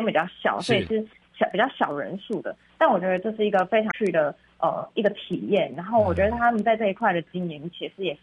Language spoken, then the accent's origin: Chinese; Tainan, Taiwan; now in Hsinchu, Taiwan; 哦，我不是，我是台南人。